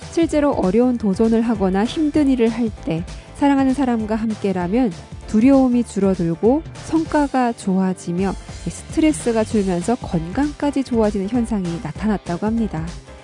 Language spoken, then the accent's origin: Korean; North Korea; now in South Korea; 저는 탈북민 방송원